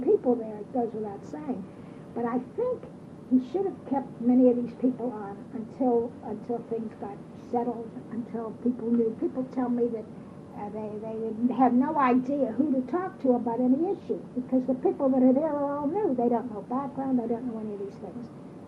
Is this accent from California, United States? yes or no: no; Pittsburgh, Pennsylvania, United States; I grew up in the Hill District on Robert Street